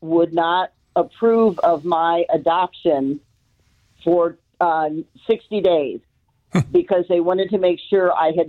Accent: Memphis, Tennessee, United States; born there; now in Kansas City, United States; So I was adopted from Memphis, Tennessee in 1950.

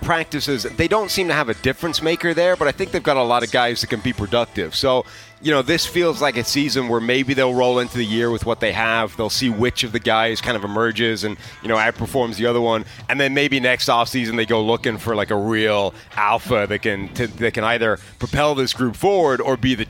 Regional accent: Ireland; Look, as an Irishman, we're not built for the sun. We're built for overcast, rain, you know, cold temperatures.

